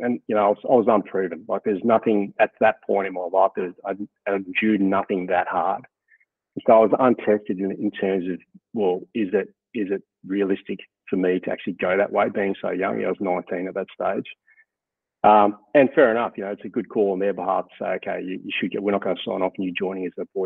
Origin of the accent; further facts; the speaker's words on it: Brisbane, Queensland, Australia; Sure. Okay. So I grew up in Brisbane in Queensland. We've lived the majority of my childhood on an acreage just north of Brisbane. And so we're lucky enough to have we lived in amongst a farming community